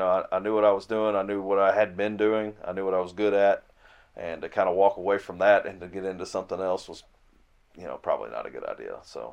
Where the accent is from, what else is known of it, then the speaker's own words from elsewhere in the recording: Kentucky, United States; Was raised by my grandparents in Logan County.